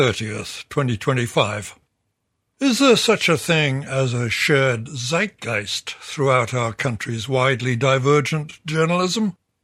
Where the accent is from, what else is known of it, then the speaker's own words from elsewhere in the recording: New York, United States; comes from that long-time federal judge in my home state of New York